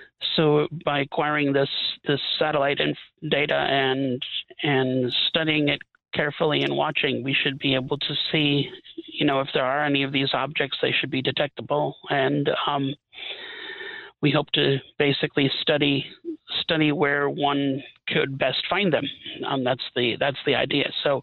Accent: Wisconsin, United States; You know, I'm from Wisconsin. I've heard of cow tipping, but you don't mutilate them.

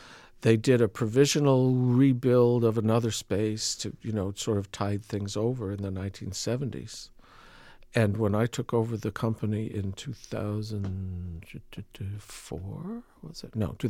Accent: Boston, Massachusetts, United States; I grew up in Boston. When I was a teenager, I played on the Boston Symphony Hall stage

